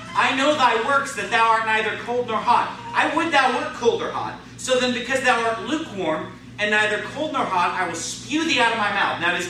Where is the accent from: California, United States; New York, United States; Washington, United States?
California, United States; born or raised there; now in Arizona, United States